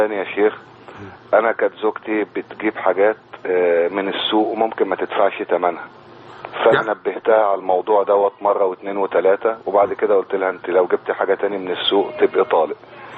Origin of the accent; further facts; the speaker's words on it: Cairo, Cairo Governorate, Egypt; انا من القاهرة.